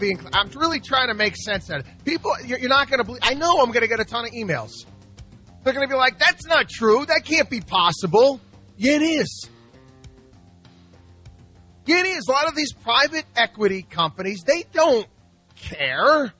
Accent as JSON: {"language": "English", "town": "Albany", "region": "New York", "country": "United States", "tie": "born or raised there", "said": "I am an upstate New Yorker. I grew up outside of Albany, New York. Went to Syracuse University."}